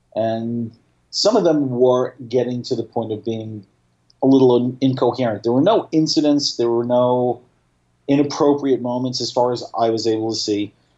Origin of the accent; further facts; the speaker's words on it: Staten Island, New York, United States; from my hometown of Staten Island